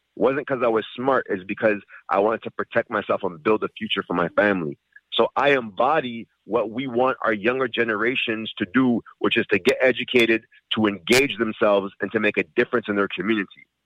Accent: Saint Elizabeth, Jamaica; Listen, you do not need to vote for me because I'm from St. Elizabeth, Jamaica

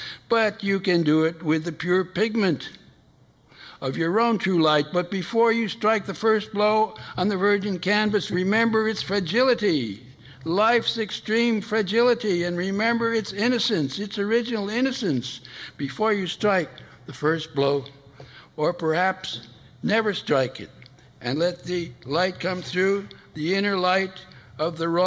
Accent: Yonkers, New York, United States; born there; I was born in South Yonkers.

